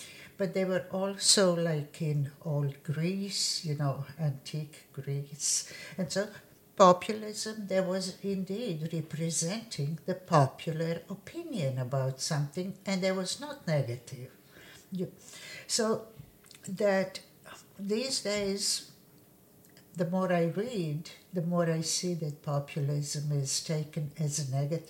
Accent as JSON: {"language": "English", "town": "Dubrovnik", "region": "Dubrovnik-Neretva County", "country": "Croatia", "tie": "born or raised there", "second_language": "English", "said": "Before the Second World War, in my hometown, which used to be Republic of Dubrovnik"}